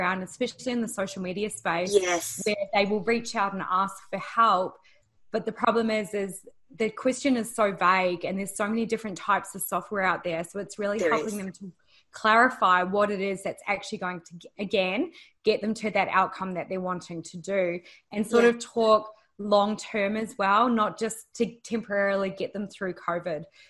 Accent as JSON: {"language": "English", "country": "New Zealand", "lives_now": "Australia", "said": "being a Kiwi as well"}